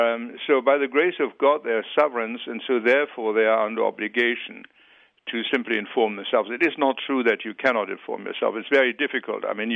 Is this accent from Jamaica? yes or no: no; Germany; now in United States; look, to begin with, I'm from Germany, where we also have, of course, a democracy.